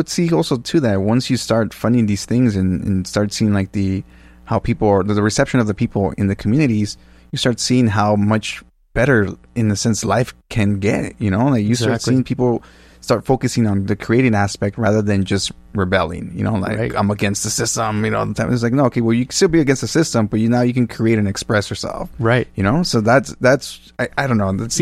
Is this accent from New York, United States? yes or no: no; Cudahy, California, United States; I'll be like, yeah, I'm from Cudahy. I'm from Southeast LA.